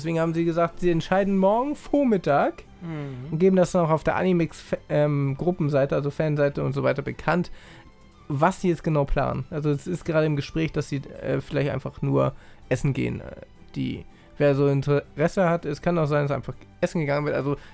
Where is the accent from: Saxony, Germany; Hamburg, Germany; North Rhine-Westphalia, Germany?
Hamburg, Germany; Ich bin Hamburger, mir ist es egal.